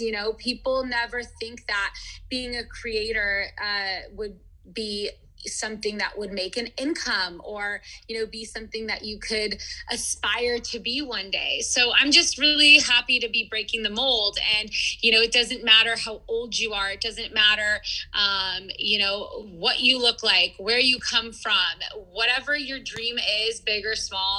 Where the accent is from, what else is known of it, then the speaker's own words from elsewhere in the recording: San Diego, California, United States; born there; I was born here in San Diego.